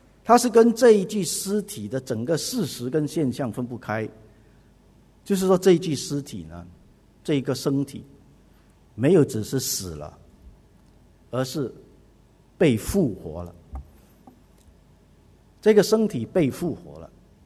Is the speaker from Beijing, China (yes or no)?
no; Fujian, China; accent: Fujianese; 我们福建话说轻跳跳